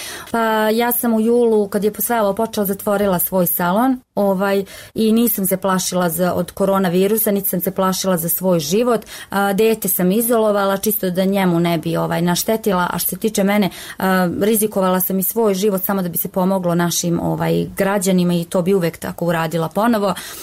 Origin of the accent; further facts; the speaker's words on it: Novi Pazar, Raška District, Serbia; ja nekako smatram da kod nas u Novom Pazaru kaže se koliko ti je nafake, toliko će ti biti